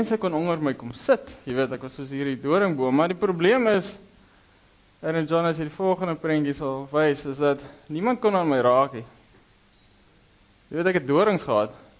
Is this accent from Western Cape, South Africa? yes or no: no; Kimberley, Northern Cape, South Africa; kom nie van Namibia af nie. Ek kom van Kimberley af, die grootste gat in die wêreld, wat in die hande gegrawe is natuurlik.